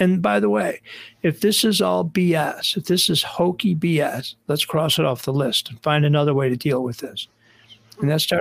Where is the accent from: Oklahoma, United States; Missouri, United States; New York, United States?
New York, United States; Buffalo; I grew up in Buffalo, so we're going to watch a Buffalo Bills game together.